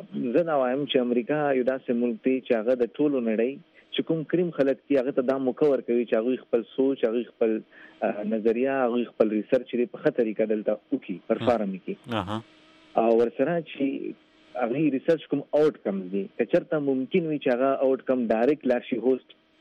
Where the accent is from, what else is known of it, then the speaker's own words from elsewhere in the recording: Pakistan; زه یو پاکستاني یم، زه پښتون یم، نو زه د پاکستان هم شهري یم